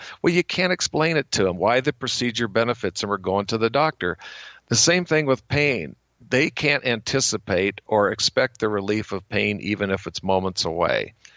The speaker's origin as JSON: {"language": "English", "town": "Bonners Ferry", "region": "Idaho", "country": "United States", "tie": "born or raised there", "said": "So every time I'd see a dog on the street in New York or in my hometown of Bonners Ferry or the veterinary clinic or wherever else I was"}